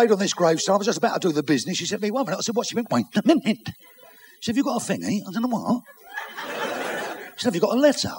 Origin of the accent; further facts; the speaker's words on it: United Kingdom; Yeah, so I'm British, babe.